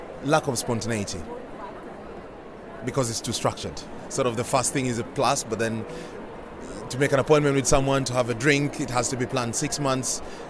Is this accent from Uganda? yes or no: yes; Uganda; also born or lived in United Kingdom; now in Netherlands; I'm from Uganda.